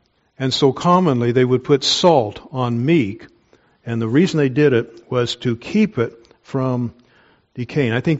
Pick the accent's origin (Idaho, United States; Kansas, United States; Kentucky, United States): Kansas, United States; I'm from Kansas, where we learn to do that sort of stuff.